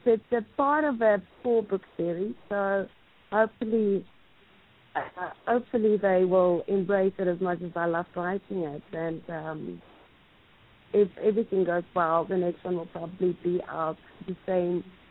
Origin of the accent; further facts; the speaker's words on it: Johannesburg, Gauteng, South Africa; I'm from Johannesburg.